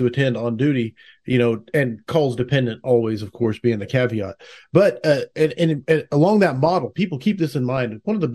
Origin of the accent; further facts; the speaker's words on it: Oklahoma, United States; Oklahoma.